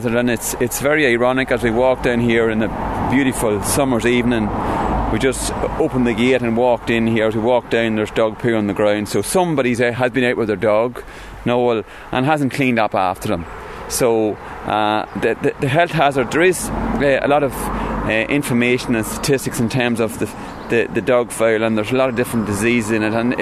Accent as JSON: {"language": "English", "town": "Castleblayney", "region": "County Monaghan", "country": "Ireland", "said": "I'm a councillor from Castleblaney"}